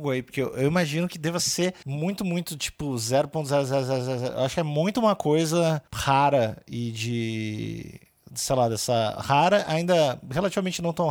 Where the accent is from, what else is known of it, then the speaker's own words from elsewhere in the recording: Rio Grande do Sul, Brazil; A gente é gaúcho, né? A gente é gaúcho também, né?